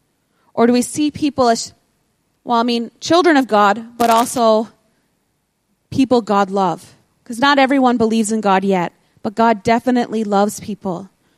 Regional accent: United States; especially for me as an American, when I see what's going on at home.

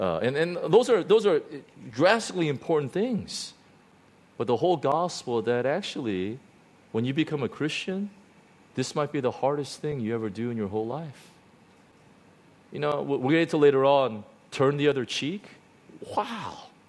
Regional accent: United States; now in Hong Kong; I come from the United States where if you start doing that, you got a big trouble.

